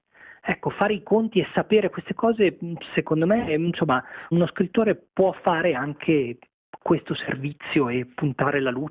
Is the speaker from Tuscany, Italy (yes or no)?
no; Milan, Lombardy, Italy; io sono un milanese di origini pugliesi, quindi sono l'uomo più di pianura possibile.